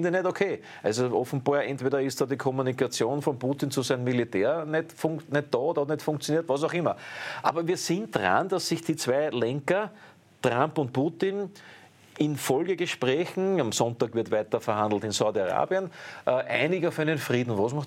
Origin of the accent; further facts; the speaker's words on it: Austria; politische Idioten, die bei uns in Österreich das alles abnicken. Wir sind doch fremdbestimmt.